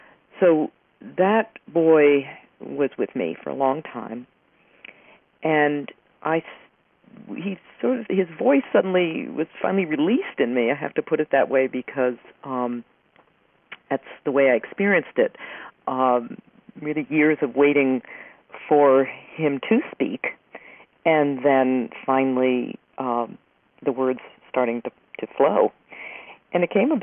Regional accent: Oneonta, New York, United States; And an actual event happened in my hometown of Oneonta, at least 10 years ago

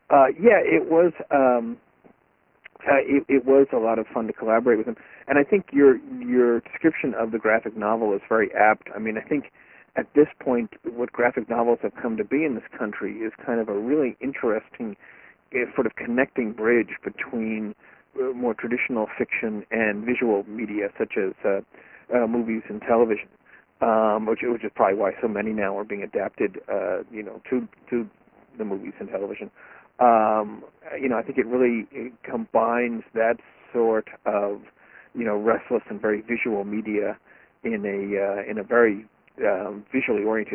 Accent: United States; as an American growing up

